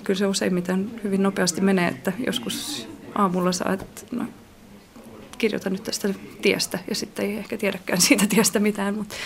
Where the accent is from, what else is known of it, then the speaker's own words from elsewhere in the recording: Southwest Finland, Finland; kun istuu itse täällä Turussa, vaikka mä itse olen saaristosta kotoisin